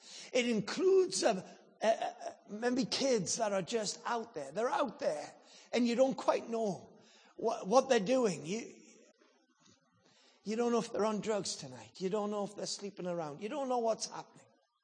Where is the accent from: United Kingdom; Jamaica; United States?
United Kingdom; England; accent: English; Well, I want to tell you, it's not my English accent that will change anything.